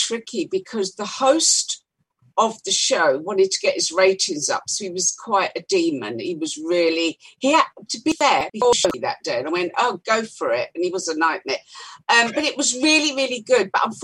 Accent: London, United Kingdom; I grew up in London. I grew up in Notting Hill

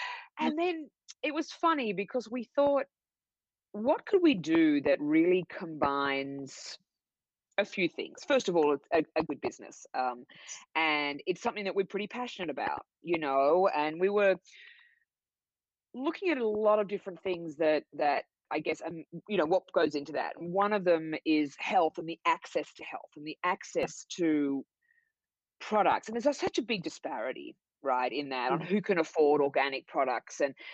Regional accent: Sydney, New South Wales, Australia; So yes, you're right. I'm from Australia. I grew up in Sydney, which was amazing perspective, I think, and a great fun way to grow up as, you know, a young person.

